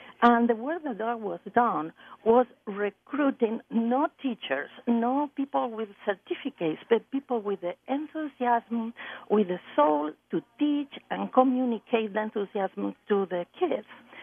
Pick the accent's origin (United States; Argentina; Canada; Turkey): Argentina; I was born in Argentina, and I attended a secondary school when Perón was in power